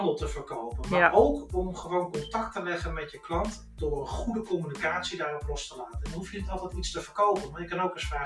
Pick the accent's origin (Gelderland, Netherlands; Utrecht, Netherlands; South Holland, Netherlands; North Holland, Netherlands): North Holland, Netherlands; En ik kom uit West-Friesland van origine.